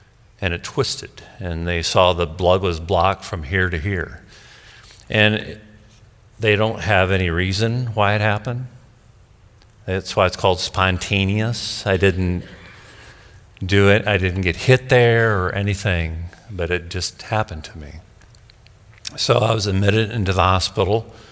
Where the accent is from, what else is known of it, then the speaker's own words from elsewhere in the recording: Harlan, Indiana, United States; I was born and raised in Harlan, Indiana.